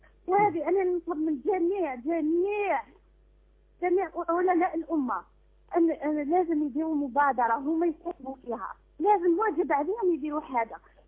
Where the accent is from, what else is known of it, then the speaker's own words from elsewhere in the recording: Algeria; أنا حتما من الجزائر